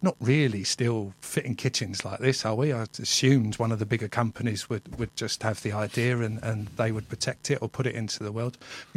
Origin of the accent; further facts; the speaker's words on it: Bromley, London, United Kingdom; also born or lived in Winchester; I'm actually from Bromley, but at the time it was Winchester.